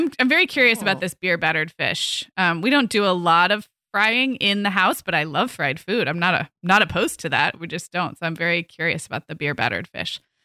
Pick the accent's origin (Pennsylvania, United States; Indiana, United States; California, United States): California, United States; moved away as an adult; when I moved to the Midwest from growing up in California